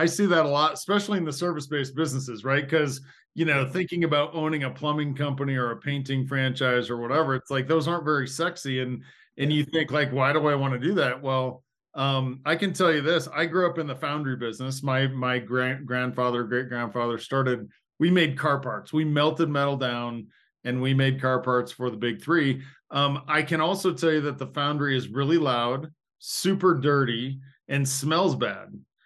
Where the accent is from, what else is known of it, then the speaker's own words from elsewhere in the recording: Indiana, United States; now in Colorado, United States; I live in Colorado now. I grew up in Indiana. So Indiana's flat and Colorado has got lots of mountains.